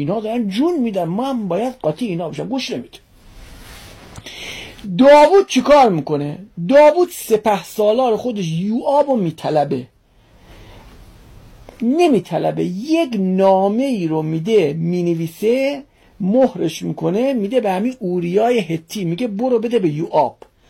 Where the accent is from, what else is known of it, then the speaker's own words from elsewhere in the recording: Iran; گفتم من ایرانیم.